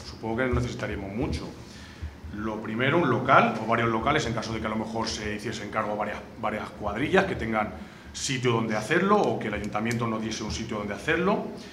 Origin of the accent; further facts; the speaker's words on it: Tobarra, Castilla-La Mancha, Spain; Somos de Tobarra, la cuna del tambor.